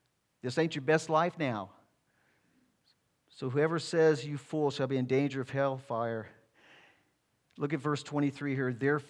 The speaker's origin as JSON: {"language": "English", "region": "Alabama", "country": "United States", "said": "I'm from Alabama"}